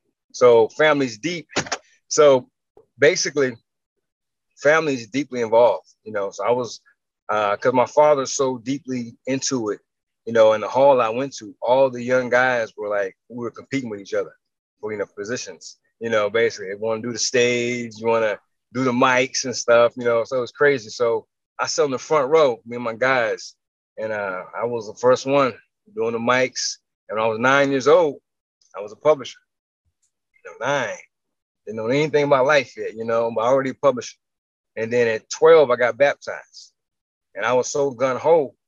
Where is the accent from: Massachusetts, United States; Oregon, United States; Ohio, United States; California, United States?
Ohio, United States; Cleveland; I'm actually from Cleveland, though. I'm actually born in Ohio, like right there by Lake Erie.